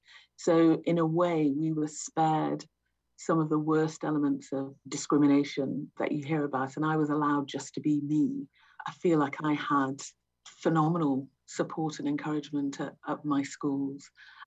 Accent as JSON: {"language": "English", "town": "Blackburn", "region": "North West England", "country": "United Kingdom", "tie": "born there", "said": "I was born in Blackburn in Lancashire, which … fans may recognise from the Holes."}